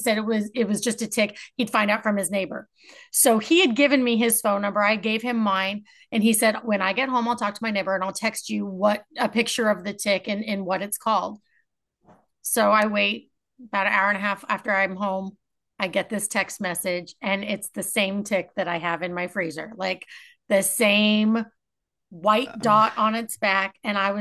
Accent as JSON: {"language": "English", "region": "California", "country": "United States", "moved": "yes", "said": "So I'm from California. I didn't deal in Southern California, Beach City. I didn't deal with ticks."}